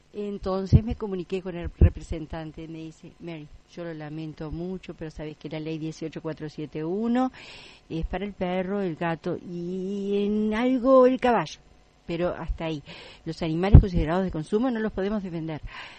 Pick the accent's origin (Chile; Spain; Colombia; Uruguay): Uruguay; nuestros derechos como ciudadanos uruguayos están siendo pisoteados